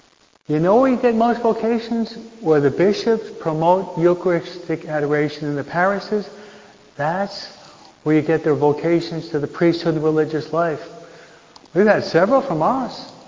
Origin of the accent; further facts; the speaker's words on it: East Coast, United States; I'm from the East Coast, most of my relatives live in New Hampshire.